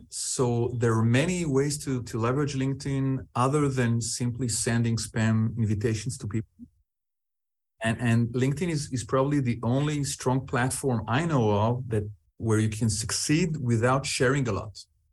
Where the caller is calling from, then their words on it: Central District, Israel; I'm calling in from Israel, south of Tel Aviv. Beautiful neighborhood and beautiful community, a small place you need to visit.